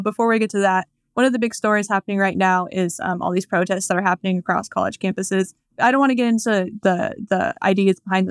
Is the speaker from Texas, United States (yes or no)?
yes; Dallas, Texas, United States; now in Washington, United States; because there were a couple in my hometown of Dallas, and I think here in DC that were shut down